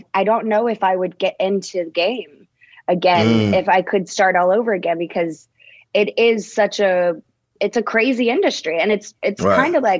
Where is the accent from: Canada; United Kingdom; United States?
United States; Dallas, Texas; I'm from Dallas, Texas.